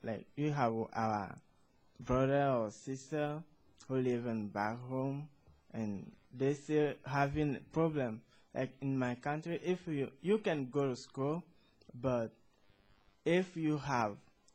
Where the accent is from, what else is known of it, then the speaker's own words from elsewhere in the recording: Togo; English is a second language; also born or lived in Ghana; now in United States; I'm from Togo. I came to the United States at the end of September 2005.